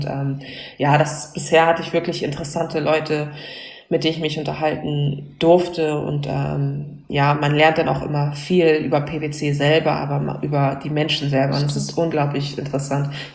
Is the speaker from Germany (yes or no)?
yes; Hamburg, Germany; Ich komme aus Hamburg und in meinem letzten Jahr in der Grundschule bin ich umgezogen und wohnte eine Stunde entfernt von meiner Grundschule